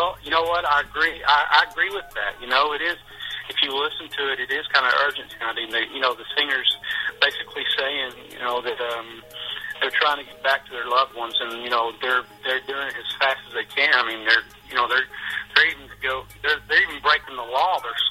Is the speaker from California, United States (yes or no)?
no; Texas, United States; we're all originally from Texas, and we didn't really meet until Nashville in 1992.